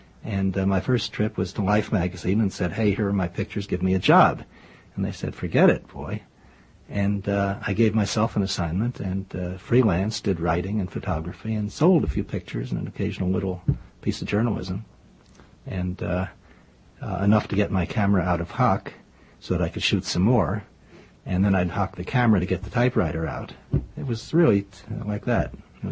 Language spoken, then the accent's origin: English; Bethlehem, Pennsylvania, United States; now in New York City, United States; I was born in Bucks County, Pennsylvania. My father was a country doctor, the only doctor Springtown ever had. And we soon moved to Bethlehem. And I was raised there and went through high school and Lehigh University.